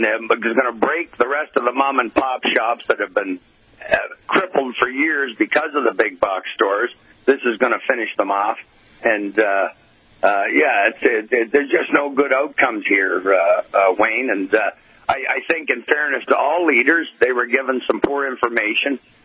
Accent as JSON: {"language": "English", "town": "Hamilton", "region": "Ontario", "country": "Canada", "tie": "born or raised there", "said": "today I went to Hamilton, a much bigger city. That's my hometown, the Hammer, as it's called."}